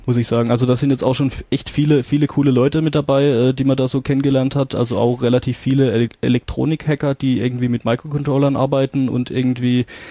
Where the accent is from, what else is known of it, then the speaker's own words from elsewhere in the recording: Karlsruhe, Baden-Württemberg, Germany; ich komme ja ursprünglich aus Karlsruhe